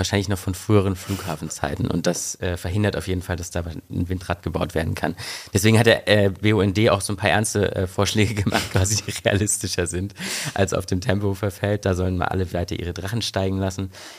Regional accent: East Germany, Germany; Ich komme ja ursprünglich aus Ostdeutschland

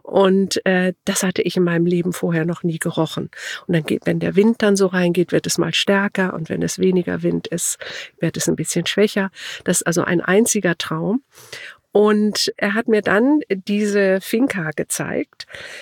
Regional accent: Gütersloh, North Rhine-Westphalia, Germany; born there; now in Hamburg, Germany; Bin hier nach Hamburg gekommen. Ich bin gebürtig aus Gütersloh. Komme aus einer Unternehmerfamilie

